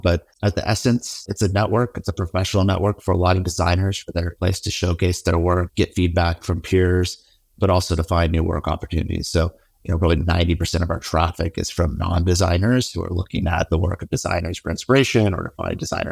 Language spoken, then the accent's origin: English; California, United States; I was raised in Silicon Valley.